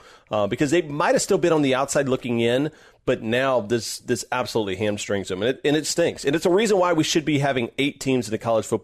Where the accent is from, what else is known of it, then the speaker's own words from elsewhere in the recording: Louisiana, United States; Because I am from Louisiana, I'll go NFL here